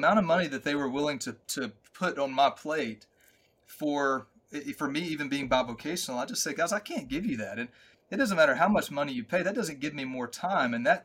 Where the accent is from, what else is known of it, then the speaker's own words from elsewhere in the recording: Mississippi, United States; now in North Carolina, United States; I'm from North Mississippi, and I live in sort of East Central North Carolina.